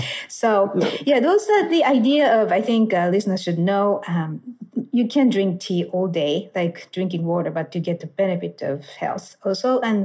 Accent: Tokyo, Japan; So I grew up in Tokyo

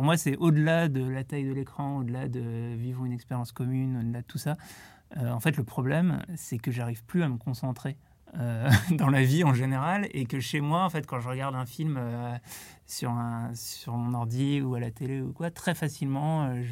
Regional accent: Lyon, Auvergne-Rhône-Alpes, France; now in Paris, France; Je viens de Lyon et donc j'habite à Paris, mais j'ai encore de la famille à Lyon

